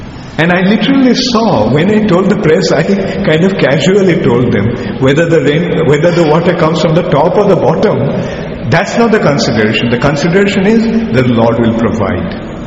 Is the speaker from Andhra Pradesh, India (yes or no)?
no; Ujjain, Madhya Pradesh, India; When I go to different countries and when they hear that I'm from Ujjain, oh, because there had been so much broadcasting in the TV that the scarcity of water in Ujjain.